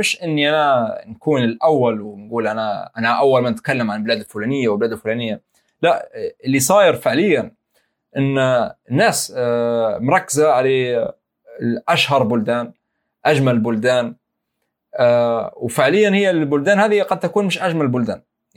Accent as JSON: {"language": "Arabic", "country": "Libya", "said": "يعني الآسيويين مثلا والناس اللي من أمريكا اللاتينية لما نقولهم أنا من ليبيا يقولوا لي يعني وين ليبيا، شنو ليبيا"}